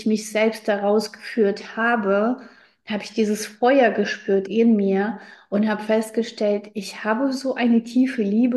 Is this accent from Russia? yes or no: yes; Russia; German is a second language; moved away as an adult; now in Germany; Ich wurde ja in Russland geboren. Ich bin Kind einer russlanddeutschen Familie. Wir sind ausgewandert, wo ich 18 geworden bin. Und wir haben ganz, ganz in armen Verhältnissen gelebt.